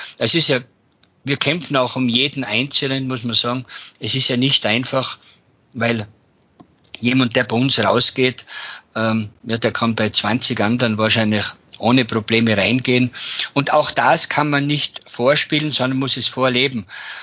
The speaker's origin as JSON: {"language": "German", "region": "Tyrol", "country": "Austria", "tie": "born or raised there", "said": "in meiner Heimat Tirol"}